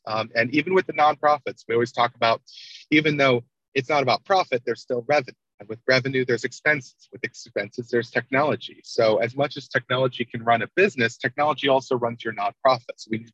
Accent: Charlotte, North Carolina, United States; since I grew up in Charlotte, I've visited the Raptor Center.

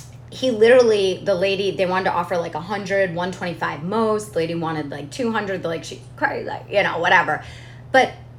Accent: Bellingham, Washington, United States; Because we're from Bellingham.

